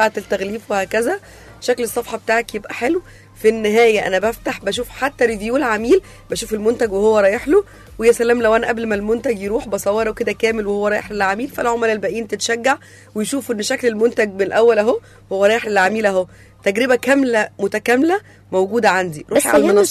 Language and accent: Arabic; Port Said, Port Said Governorate, Egypt; في بورسعيد. تمام، احنا من بورسعيد.